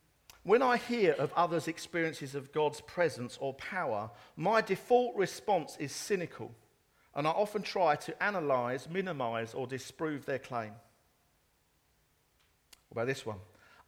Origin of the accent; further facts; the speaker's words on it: East of England, United Kingdom; I'm from Essex. Go Essex.